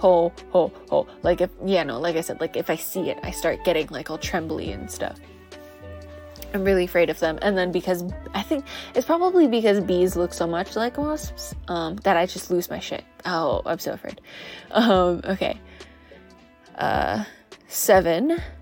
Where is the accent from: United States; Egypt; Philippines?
Philippines; I would like to be able to speak my family's language, which is Tagalog. I'm Filipino, by the way.